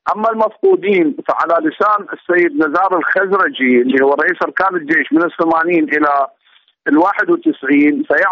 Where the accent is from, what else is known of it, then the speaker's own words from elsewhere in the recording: Basra, Basra Governorate, Iraq; فأنا كعراقي كمواطن ومواطن من أهل البصرة